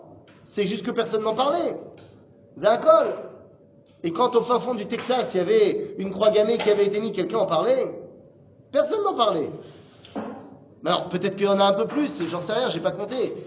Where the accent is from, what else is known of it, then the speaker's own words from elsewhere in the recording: Israel; moi j'ai pas honte de dire que je viens d'Israël quand je me balade en France-Laharetz.